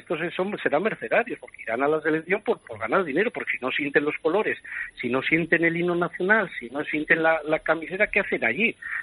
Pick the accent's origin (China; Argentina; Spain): Spain; Basque Country; Yo seguiré siendo español y muy español, además, porque como soy muy vasco, soy muy español.